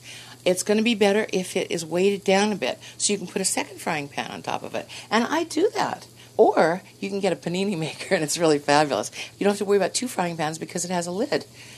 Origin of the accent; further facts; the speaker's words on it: California, United States; And we're going to have green chili and cumin just because I'm from California.